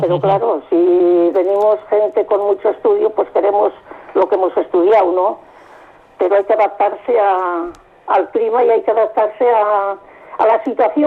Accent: Spain; now in Norway; Estoy muy contenta con la vida que tuve conmigo desde que salí de España.

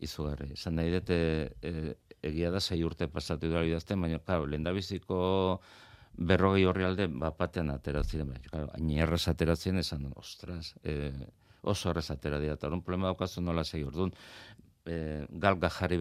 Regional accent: Azkoitia, Basque Country, Spain; ni badak eta azkoitearra naiz, eta azkoitiko humorea zaguzen dut, ez? Eta oso euskalduna naiz alde horretan.

